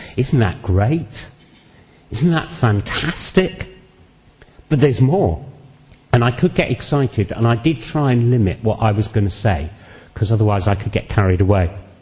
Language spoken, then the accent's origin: English; United Kingdom; You know, we're too British. We should have a little bit of Afro-Caribbean here, shouldn't we?